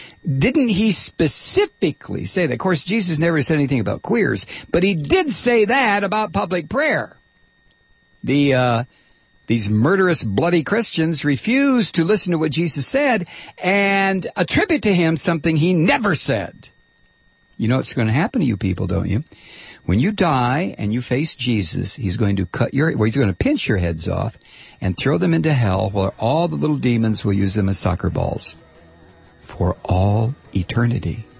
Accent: Toledo, Ohio, United States; There are an awful lot of Muslims where I grew up in Toledo, Ohio.

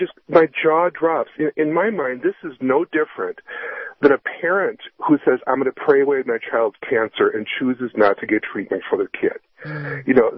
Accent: Minnesota, United States; I grew up in Minnesota, and we don't have the category usually of those kinds of tornadoes, but I've seen them go overhead.

